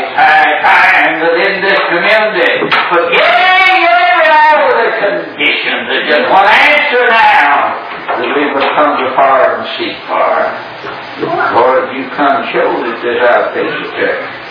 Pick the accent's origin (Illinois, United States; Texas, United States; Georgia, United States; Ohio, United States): Texas, United States; Houston; I grew up in Houston, Texas, in the last few years.